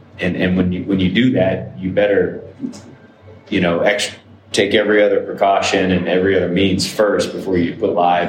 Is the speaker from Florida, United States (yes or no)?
yes; Florida, United States; I went to the University of Florida. I grew up in Florida and went that route to become an officer.